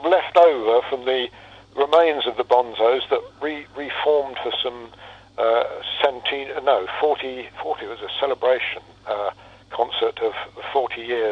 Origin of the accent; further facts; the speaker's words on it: London, United Kingdom; I came from West London.